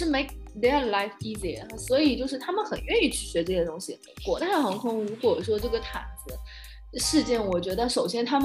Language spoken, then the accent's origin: Chinese; Shanghai, China; 我是来自中国上海的